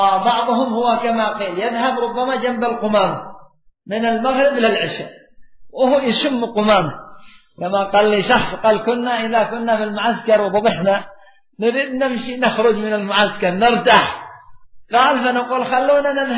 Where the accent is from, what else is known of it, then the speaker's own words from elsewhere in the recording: Yemen; أما عندنا في اليمن ما شاء الله بعضهم جالس على كرتون في الشارع للبرد والريح ومخزن